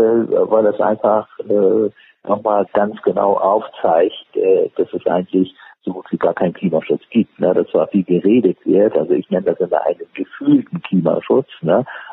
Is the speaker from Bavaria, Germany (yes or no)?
no; Hamburg, Germany; Als ich Kind gewesen war in den 50er Jahren, ich bin in Hamburg groß geworden